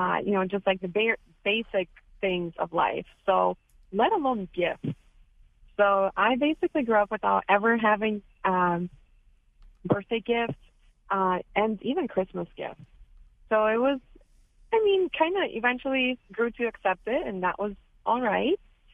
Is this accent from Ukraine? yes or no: yes; Ukraine; I grew up in Ukraine, which is a beautiful country, right?